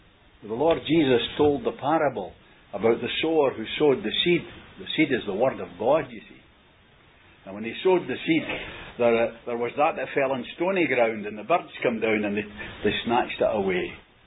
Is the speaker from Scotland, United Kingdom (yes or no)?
yes; Glasgow, Scotland, United Kingdom; now in Lanarkshire, United Kingdom; I'm a Glaswegian, of course, whilst I've lived in Lanarkshire for many years. I'm a Glaswegian